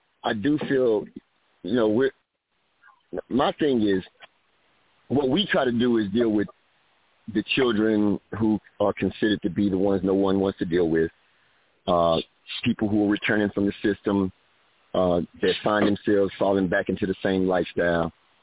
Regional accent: Fort Worth, Texas, United States; Okay, so I'm from the Fort Worth area.

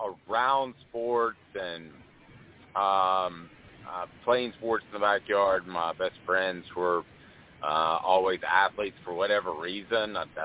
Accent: Knoxville, Tennessee, United States; Native East Tennessean. It was one of those things where I grew up in Knoxville and Powell, just north of Knoxville, and there was always a University of Tennessee tie.

